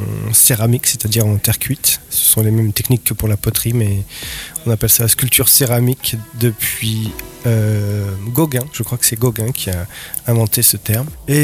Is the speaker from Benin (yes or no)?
no; Belle-Île-en-Mer, Brittany, France; parce que moi je suis de Belle-Île-en-Mer, breton, voilà.